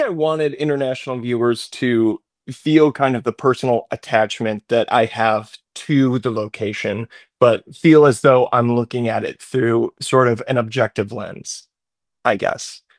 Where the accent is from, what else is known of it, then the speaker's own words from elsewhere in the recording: Michigan, United States; The film was inspired by a lot of winters that I witnessed when I was growing up in Michigan.